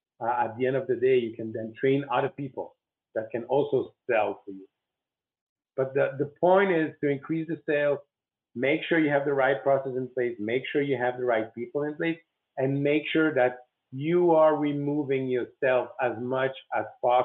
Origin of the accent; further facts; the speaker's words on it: Belgium; I was raised in Belgium and I was raised with this mentality